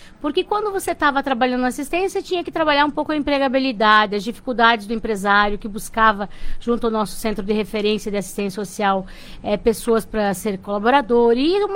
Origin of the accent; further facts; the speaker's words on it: Curitiba, Paraná, Brazil; now in Ampére, Brazil; eu vim de Curitiba, né? Quando acabei a PUC lá e vim para cá